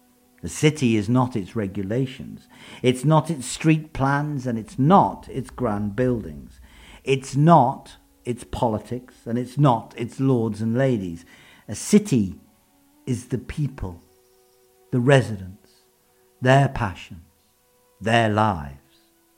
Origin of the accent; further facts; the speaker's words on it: London, United Kingdom; what it was like being a child and growing up in London